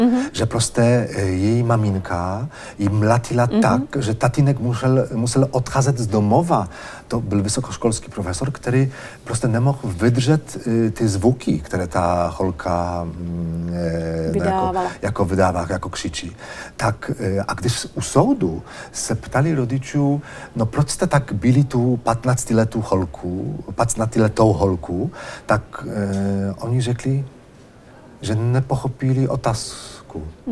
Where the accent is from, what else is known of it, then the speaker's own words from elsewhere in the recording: Poland; Czech is a second language; A my jako Poláci jsme takový národ trošku takový hysteričtější